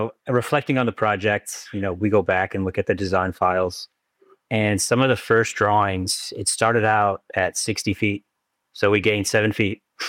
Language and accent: English; Michigan, United States; So I grew up in Michigan, Southeast Michigan, and I went to a design school called Lawrence Tech.